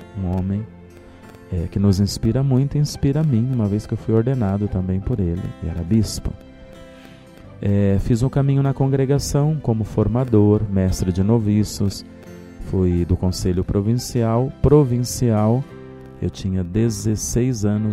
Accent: Oswaldo Cruz, São Paulo, Brazil; sou do interior do estado de São Paulo, uma cidade pequena de 30 mil habitantes, chamada Oswaldo Cruz, diocese de Marília.

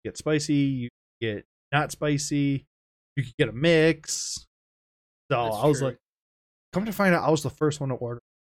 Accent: Michigan, United States; that's actually a Michigan made product from my home state. Yeah, it's from my home state.

